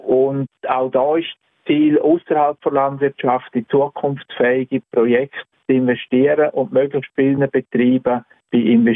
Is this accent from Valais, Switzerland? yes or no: no; Chur, Graubünden, Switzerland; Ich bin ja in Chur aufgewachsen und da in die Schule gegangen